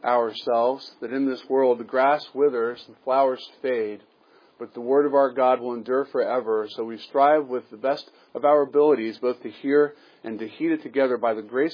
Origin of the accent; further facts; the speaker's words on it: the South, United States; I am from the South, you know, and in the South, if you preach a sermon and you don't get at least one vocalized amen, it's a rough Sunday.